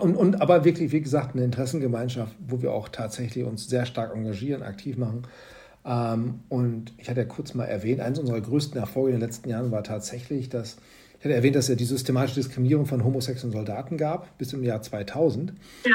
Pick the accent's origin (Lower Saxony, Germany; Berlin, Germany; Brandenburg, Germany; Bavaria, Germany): Berlin, Germany; Du, wenn du in Berlin wohnst, da kannst du nicht anders. Ne? Als Berlinerin